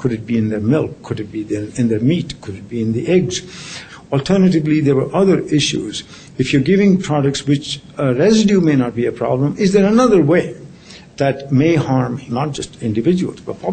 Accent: India; moved away as an adult; now in Canada; I was born in India. I grew up there. I studied there. I became a veterinarian in India.

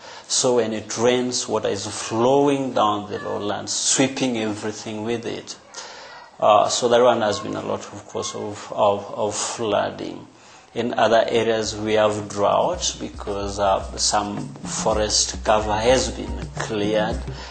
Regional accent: Kindu Bay, Homa Bay County, Kenya; I grew up along the lake. I come from Kindu Bay.

